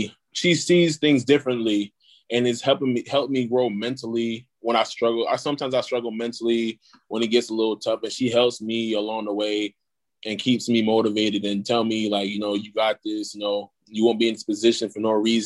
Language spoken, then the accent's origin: English; Brooklyn, New York, United States; Growing up there, my first couple of years, like, I can remember my first, like, elementary school, middle school was rough.